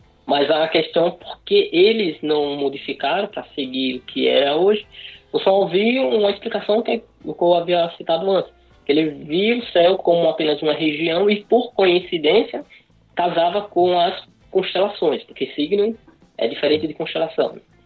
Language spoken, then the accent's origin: Portuguese; Alagoas, Brazil; moved away; sou alagoano, vim de Alagoas para cá para trabalhar no IFSC.